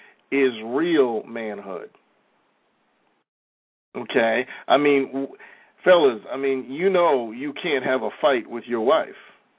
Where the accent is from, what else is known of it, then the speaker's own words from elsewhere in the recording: New York, United States; You know, I mean, I grew up in New York.